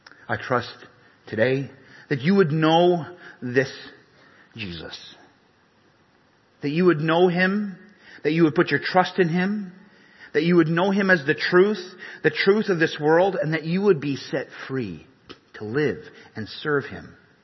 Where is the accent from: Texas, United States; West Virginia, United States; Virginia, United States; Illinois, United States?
Texas, United States; Edinburg; born there; also born or lived in Nicaragua; I was born to Canadian parents. But I was born in Edinburgh, Texas.